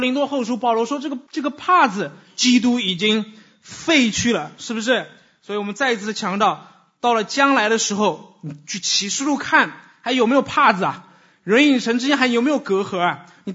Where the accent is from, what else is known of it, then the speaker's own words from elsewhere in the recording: China; 不是像我们中国人讲的有一个这个暂时的这个热炕头